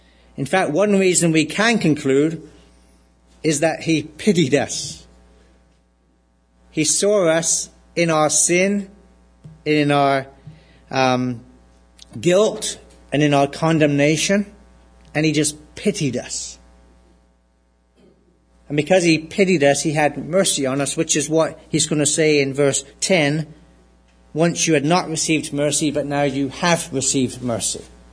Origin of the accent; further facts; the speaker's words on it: United Kingdom; I'm a Brit and I am not a member of the royal family.